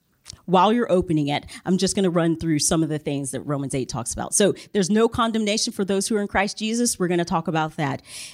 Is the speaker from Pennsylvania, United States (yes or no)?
no; Nashville, Tennessee, United States; I'm from the Nashville area.